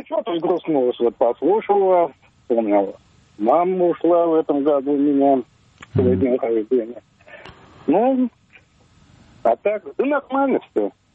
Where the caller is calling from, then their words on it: Miami, Florida, United States; Из Майами.